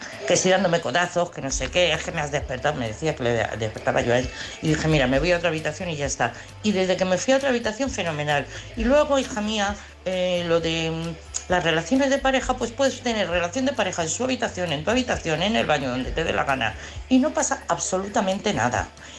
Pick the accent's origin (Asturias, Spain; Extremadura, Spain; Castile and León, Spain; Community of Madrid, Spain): Community of Madrid, Spain; Madrid; de Madrid, claro.